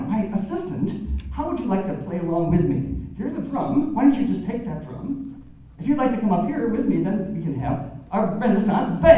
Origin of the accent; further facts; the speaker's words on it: Minnesota, United States; I'm from Minnesota, and up there I heard this morning that the schools were called off at 10 o'clock in the morning because of a blizzard coming through.